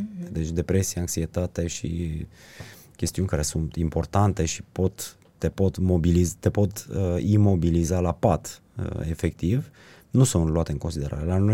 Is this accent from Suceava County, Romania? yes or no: no; Sibiu, Sibiu County, Romania; Gândește-te că eu sunt din Sibiu, nu e cea mai modernă societate